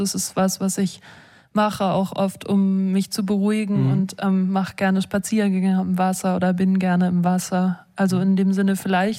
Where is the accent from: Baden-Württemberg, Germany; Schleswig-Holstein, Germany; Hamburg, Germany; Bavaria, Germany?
Hamburg, Germany; Mein Vater ist Brite, genau. Aber ich bin in Hamburg aufgewachsen.